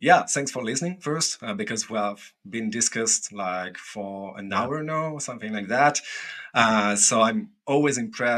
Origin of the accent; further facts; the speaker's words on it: France; accent: French; English is a second language; speaking with my French accent about yeast, about beer, about wine cider.